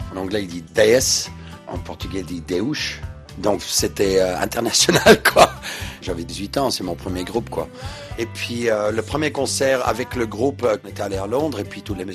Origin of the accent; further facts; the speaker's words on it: Belgium; On est belge, quoi, donc on doit être ouvert.